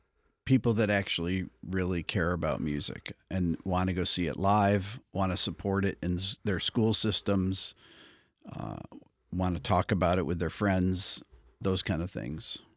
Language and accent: English; Fairport, New York, United States; I think that I can speak from growing up in Fairport and when I took lessons over in Pittsford at Northfield Music now